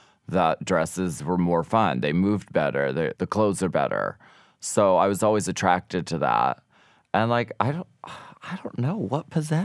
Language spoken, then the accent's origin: English; Erie, Pennsylvania, United States; Erie, Pennsylvania.